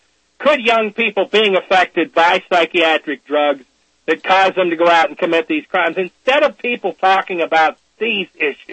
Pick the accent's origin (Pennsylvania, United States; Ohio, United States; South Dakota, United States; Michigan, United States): Pennsylvania, United States; I want to invite them to come to my hometown in rural central Pennsylvania and see all the 150-pound kids going out with rifles and ammunition during hunting season.